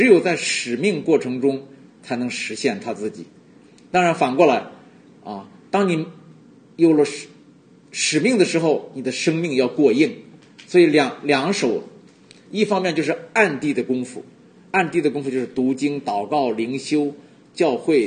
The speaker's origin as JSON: {"language": "Chinese", "country": "China", "tie": "born or raised there", "said": "就像那个庄稼，我在农村长大的，庄稼到了该收的时候不收，几天就烂，抢收抢种，是不是这样？抢收庄稼，中国大陆真的这样。"}